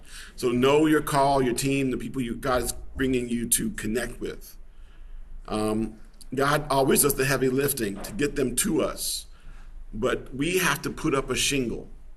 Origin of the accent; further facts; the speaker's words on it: Chicago, Illinois, United States; I'm from Chicago, so this was an important one to me.